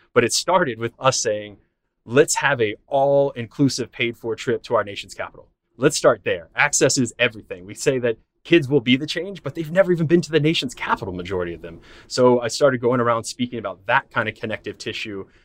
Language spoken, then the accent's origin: English; Newark, New Jersey, United States; I'm from Newark, New Jersey, and he was deciding to run for the highest office in our country.